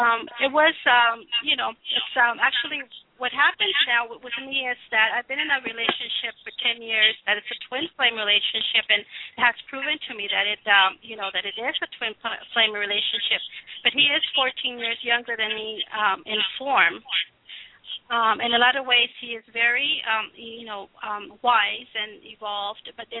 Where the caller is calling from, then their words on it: Tucson, Arizona, United States; I'm calling from Tucson, Arizona.